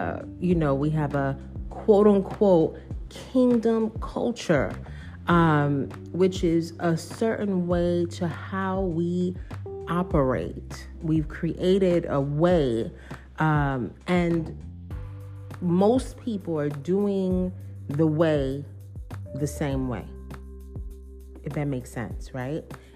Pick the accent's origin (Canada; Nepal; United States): United States; New York; accent: New York; I just never really had a strong New York accent, you know. And it's crazy, you know, growing up around New Yorkers, I pretty much sounded the same over the course of my life.